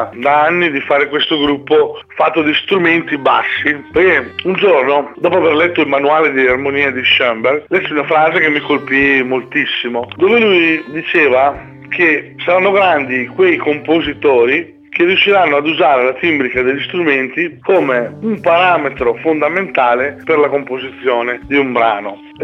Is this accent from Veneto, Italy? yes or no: yes; Veneto, Italy; visto che io sono veneto, anche se tutti pensano che sono romagnolo dal mio accento, purtroppo